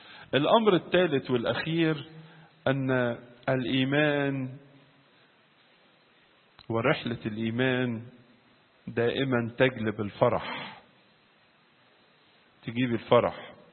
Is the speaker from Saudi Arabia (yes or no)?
no; Egypt; بلادنا مصر